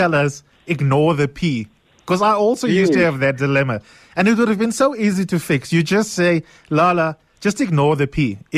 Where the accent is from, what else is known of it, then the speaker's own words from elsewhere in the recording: Eastern Cape, South Africa; I'm from the Eastern Cape, which means I'm an honorary Xhosa boy.